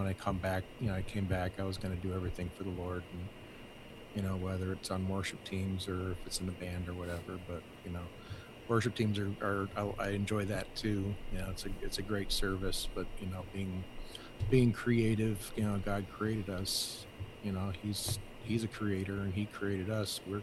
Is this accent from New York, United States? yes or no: yes; New York, United States; now in Dallas, United States; You know, I'm from New York, but I just decided to move to Dallas.